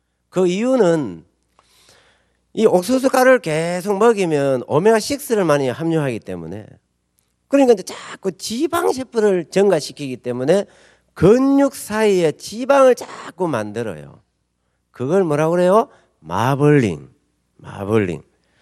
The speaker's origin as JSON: {"language": "Korean", "country": "South Korea", "tie": "born or raised there", "said": "저는 시골에서 자랐어요."}